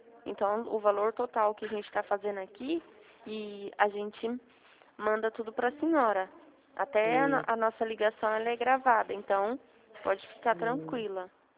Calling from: Campinas, São Paulo, Brazil; Da cidade de Campinas a gente tá.

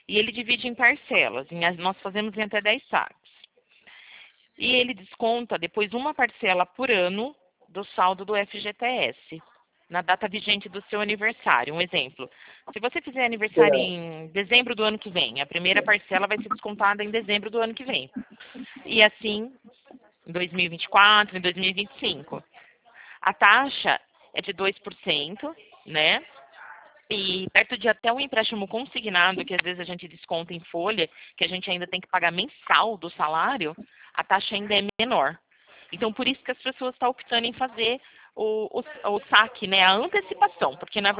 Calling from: São Paulo, Brazil; Do estado de São Paulo.

